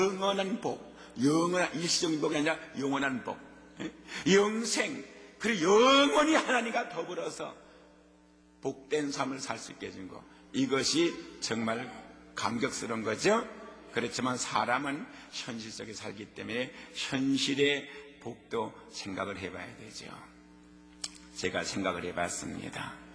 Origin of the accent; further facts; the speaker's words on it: South Korea; now in United States; 너 그때 미국 오기가 얼마나 한국 사람으로서는 거의 불가능한 줄 알았니?